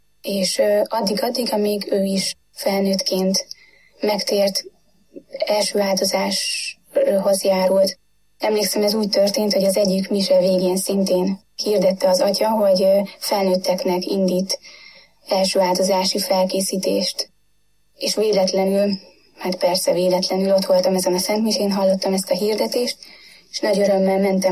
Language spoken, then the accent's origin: Hungarian; Sátorhely, Baranya, Hungary; also born or lived in Pécs / Nagynyárád; Pécset születtem, ikertestvéremmel együtt. Szüleim pedagógusok, akik vidéken, Nagynyáládon, illetve később Sátorhelyen tanítottak, és ott is nevelkedtem.